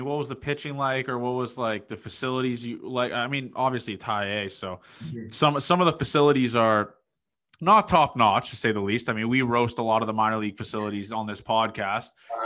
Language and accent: English; Toronto, Ontario, Canada; Obviously I'm from Toronto